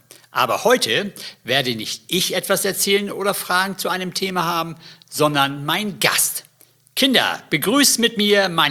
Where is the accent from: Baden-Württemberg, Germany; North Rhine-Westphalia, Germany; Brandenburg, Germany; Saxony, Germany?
Saxony, Germany; Hohenstein; born there; now in Hamburg, Germany; Geboren wurde ich in Hohenstein.